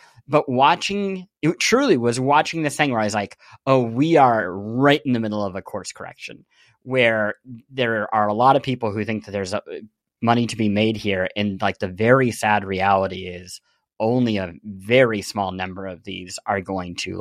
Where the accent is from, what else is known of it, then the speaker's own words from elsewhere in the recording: Kansas City, Missouri, United States; hey, I grew up around the Kansas City area during the emo scene